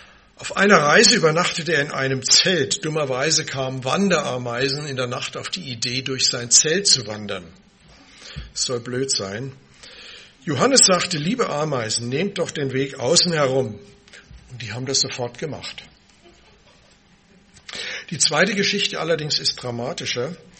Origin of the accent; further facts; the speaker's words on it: Hesse, Germany; Ich bin dann in Hessen ja aufgewachsen.